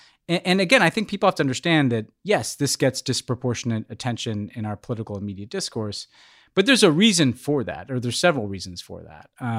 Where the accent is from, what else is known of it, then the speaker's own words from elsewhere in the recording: United States; is a way of obscuring the fact that we as American taxpayers are a part of this. And we, as people who worked in American foreign policy, were a part of this.